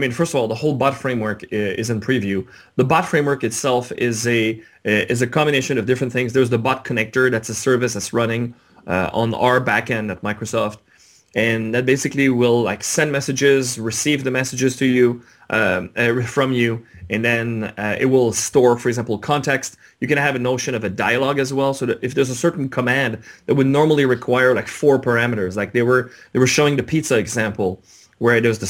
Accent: Canada; Well, I am Canadian.

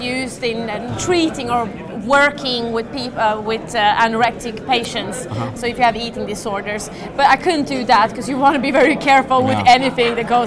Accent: Sweden; Yeah, I mean, I'm from Sweden, and Phoenix is quite different from Sweden in the summer.

